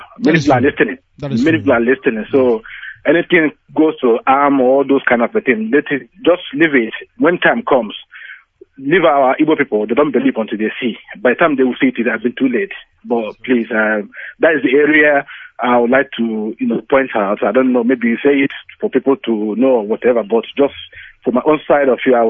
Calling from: Luton, East of England, United Kingdom; Good evening. … I'm calling from Luton, UK.

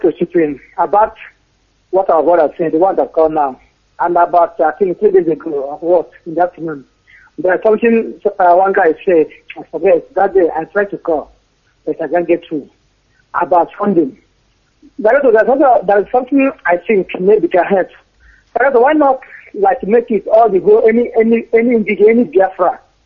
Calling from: China; I'm calling from China.

